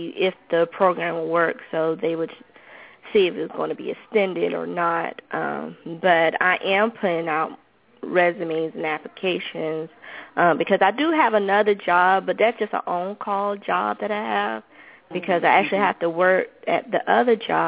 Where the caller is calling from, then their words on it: Georgia, United States; from Georgia.